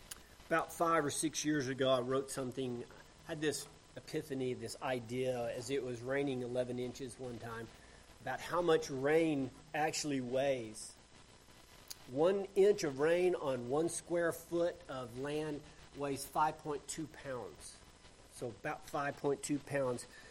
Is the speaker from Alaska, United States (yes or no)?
no; Lubbock, Texas, United States; I don't know, my hometown, Lubbock, Texas, it's dry and it's hot and the dust blows in the spring.